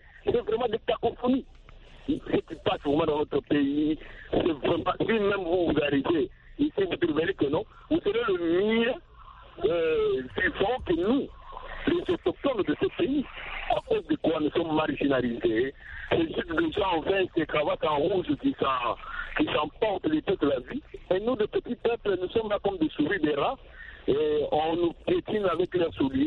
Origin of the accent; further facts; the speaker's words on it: DR Congo; chez nous en RDC